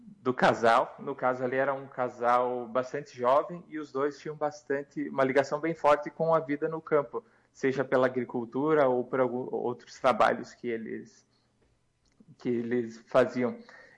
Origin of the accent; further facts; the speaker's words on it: Ciríaco, Rio Grande do Sul, Brazil; now in Porto Alegre, Brazil; Eu sou natural de Siríaco e eu atendo basicamente metade do mês ali na região de Siríaco, mas no fim do ano passado eu também comecei a atender aqui na região de Porto Alegre. Me mudei para Porto Alegre